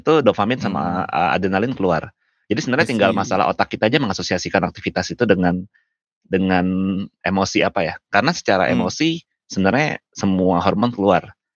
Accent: Singaraja, Bali, Indonesia; also born or lived in Denpasar; gue lahirnya di Denpasar di Bali, tapi gue dibesarkan di sebuah kota namanya Singaraja. Terus kotanya lumayan kecil

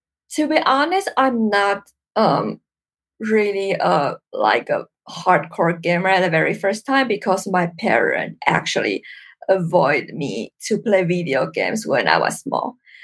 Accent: Taiwan; Well, I'm from Taiwan.

